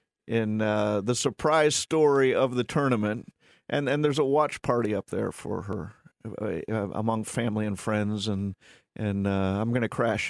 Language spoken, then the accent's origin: English; United States; Come on. We're American. We're working on a holiday, right?